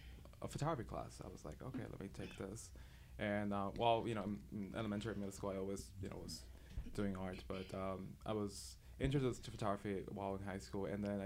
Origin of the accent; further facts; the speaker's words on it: Aguadilla, Puerto Rico; now in Florida, United States; Well, yeah, I'm originally from Puerto Rico and from the west side of the island, Guadilla. And I came to the U.S. to Florida in 2002.